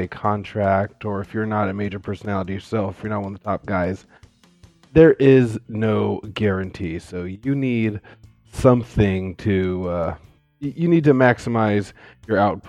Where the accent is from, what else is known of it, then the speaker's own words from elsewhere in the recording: United States; I'm an American, so healthcare is bullshit in this country.